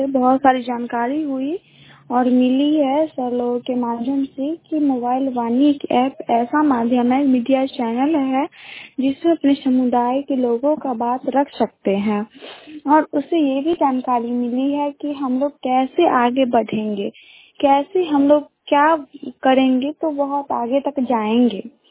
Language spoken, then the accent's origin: Hindi; Bihar, India; मैं जगदीश को गांव से बिलोंग करती हूँ, समस्तीपुर डिस्ट्रिक्ट से।